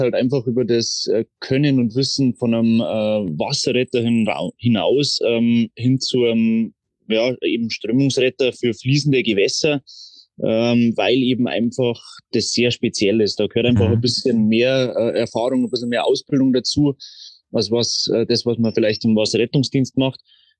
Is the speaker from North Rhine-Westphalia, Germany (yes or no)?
no; Traunstein, Bavaria, Germany; Ja, ich bin aufgewachsen in Traunstein